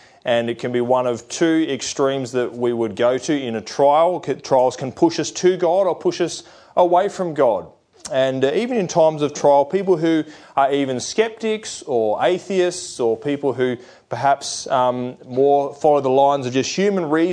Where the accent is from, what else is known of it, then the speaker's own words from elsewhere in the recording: Bathurst, New South Wales, Australia; And spent a lot of years growing up in Bathurst, a town with a lot of goods going for it.